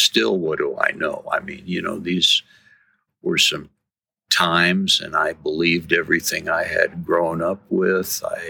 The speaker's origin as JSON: {"language": "English", "country": "United States", "tie": "born or raised there", "said": "I was just your average white kid growing up in America"}